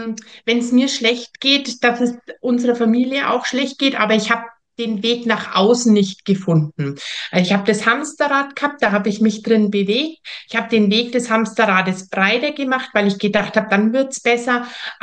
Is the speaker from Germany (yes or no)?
yes; Bavaria, Germany; Ich komme nicht aus Österreich, was man bestimmt auch schon hört, sondern ich komme aus Süddeutschland. In der Nähe von Nürnberg bin ich zu Hause.